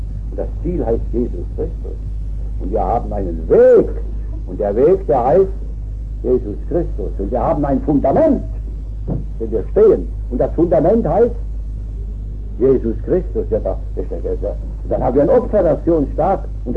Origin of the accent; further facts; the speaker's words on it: Rhineland-Palatinate, Germany; in großen, reichen Dörfern meiner Heimat, in Rheinhessen